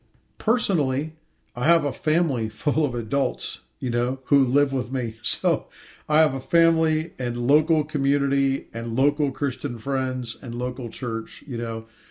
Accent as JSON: {"language": "English", "country": "United States", "tie": "born there", "said": "I was born in the United States. I'm an American citizen."}